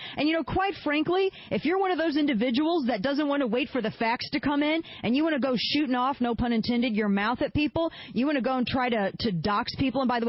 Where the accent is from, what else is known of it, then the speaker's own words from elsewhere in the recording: the Ozarks, United States; I'm from the Ozarks. My uncle's got a pig farm.